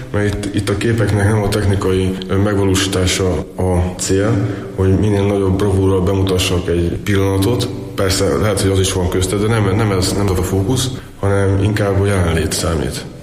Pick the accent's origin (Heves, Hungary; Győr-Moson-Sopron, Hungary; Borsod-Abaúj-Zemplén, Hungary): Borsod-Abaúj-Zemplén, Hungary; Sátoraljaújhely; Szülővárosom Sátoraljaújhely, és ez az első kép innen indult.